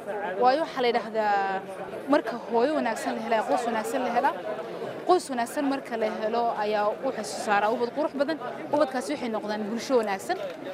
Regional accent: Hargeisa, Woqooyi Galbeed, Somalia; magaalada Hargeysa ayaan ka imid.

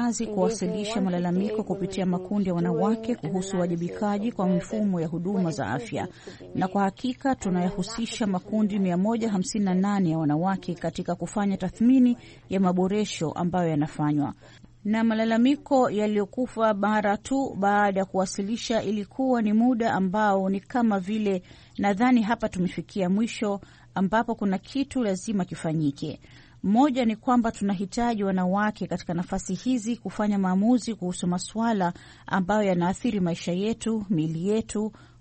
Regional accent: Pate, Lamu County, Kenya; Natokea Lamu mashariki kwenye kisiwa cha Pate, haswa wazazi wangu wanatokea huko. Bibi yangu na watoto wangu wawili wamekulia huko pia

